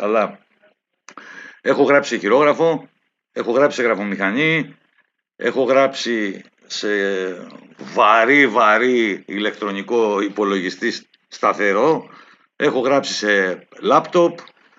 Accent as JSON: {"language": "Greek", "town": "Rethymno", "region": "Crete", "country": "Greece", "said": "Εγώ είμαι από το Ρέθυμνο. Πηγαίνω όσο μπορώ, όποτε μπορώ."}